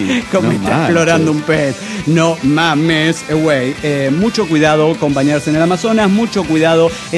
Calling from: León, Guanajuato, Mexico; de León, Guanajuato.

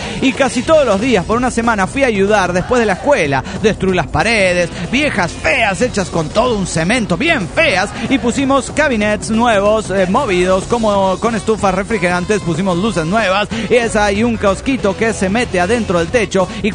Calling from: Venezuela; de Venezuela.

